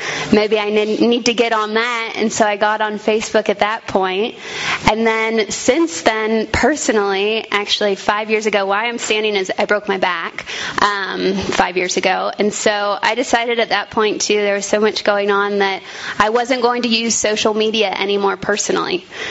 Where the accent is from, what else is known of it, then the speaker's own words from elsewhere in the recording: California, United States; I remember when we got our first computer growing up in California.